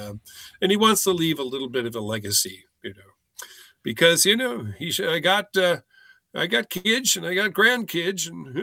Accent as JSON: {"language": "English", "town": "Chicago", "region": "Illinois", "country": "United States", "tie": "born or raised there", "said": "And, you know, we're growing up in Chicago. I don't know about you, but I had no idea Chicago was one of the busiest sailing ports in the world"}